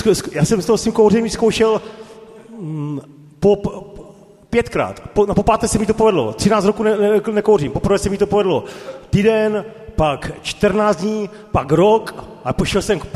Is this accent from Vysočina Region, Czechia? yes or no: no; Frýdek-Místek, Moravian-Silesian Region, Czechia; pocházím z Frýdku Mísku